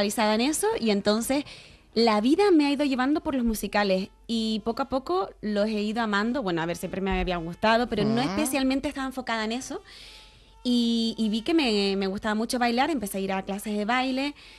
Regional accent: Canary Islands, Spain; Yo que soy de Tenerife, muchas veces me dicen

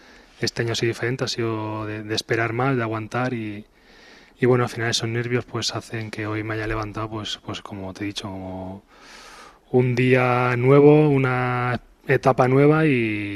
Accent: Tarragona, Catalonia, Spain; yo soy de allí de Tarragona.

